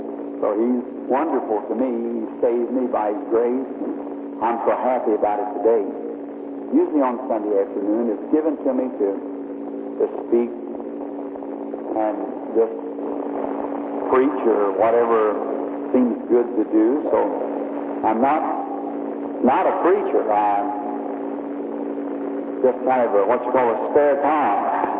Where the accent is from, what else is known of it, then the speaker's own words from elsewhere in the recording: United States; born there; And I'm an American. I was born here in America.